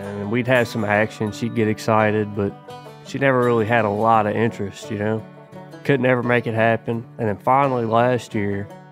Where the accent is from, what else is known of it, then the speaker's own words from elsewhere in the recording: Mississippi, United States; All right, so I'm … from Pastor's Dam, Mississippi.